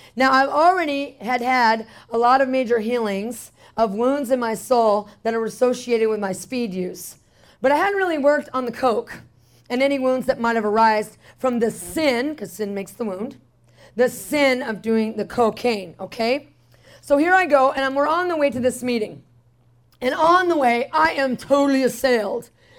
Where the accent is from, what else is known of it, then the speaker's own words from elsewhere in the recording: Phoenix, Arizona, United States; Now, here I am from Phoenix, and 70 degrees is cold to me.